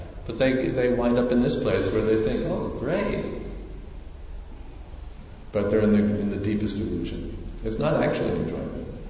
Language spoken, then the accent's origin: English; United States; I went to the when I was growing up in America.